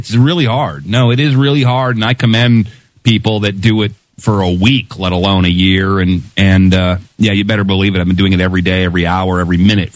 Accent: Seattle, Washington, United States; You know, I'm from Seattle.

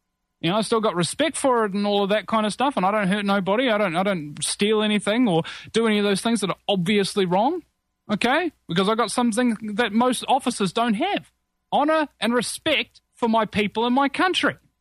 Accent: Auckland, New Zealand; but it will make its first appearance in Auckland, my hometown

